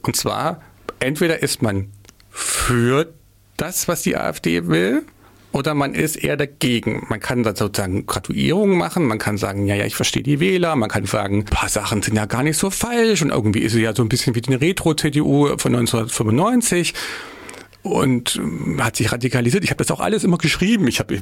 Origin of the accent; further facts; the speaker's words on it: East Germany, Germany; dass wir als Ostdeutsche, wir gehen ja auch ungern in Parteien